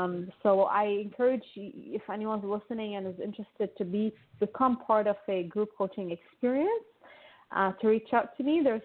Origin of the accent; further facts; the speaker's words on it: Lebanon; English is a second language; now in Toronto, Canada; I come from Lebanon, so I grew up in a very Mediterranean, beautiful fair weather country. And I haven't really embraced winter. I live in Toronto, Canada now, and I've been here for 16 years.